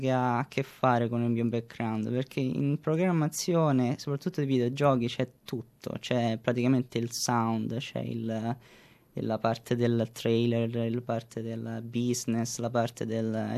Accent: Rome, Lazio, Italy; moved away as an adult; now in Australia; Ho 24 anni e sono di Roma. Io sono venuto qua in Australia a gennaio del 2014.

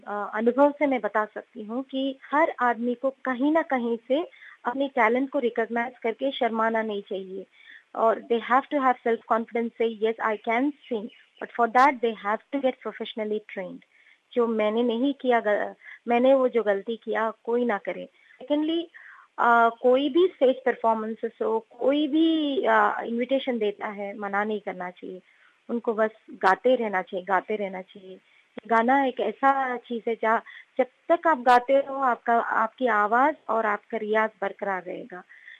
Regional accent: Jaipur, Rajasthan, India; also born or lived in Hyderabad / Mumbai / Nagpur; मैं वैसे जन्मी हूँ हैदराबाद में, बट राजस्थान जयपुर में मैं पली बड़ी हूँ। उसके बाद मैं बॉम्बे में रही हूँ

